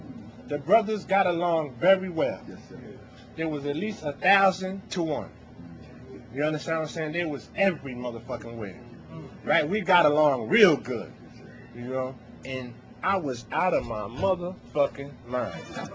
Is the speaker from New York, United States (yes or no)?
yes; New York City, New York, United States; because I'm from Bed-Stuy, Bushwick area, and I got clean in Manhattan